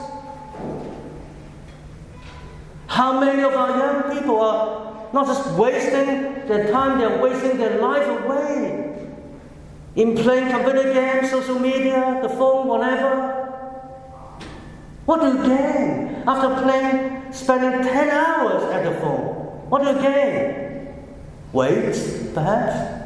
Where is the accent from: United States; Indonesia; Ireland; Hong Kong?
Hong Kong; When I grew up in Hong Kong, we got the impression that English people, they are well-ordered, they are well-dressed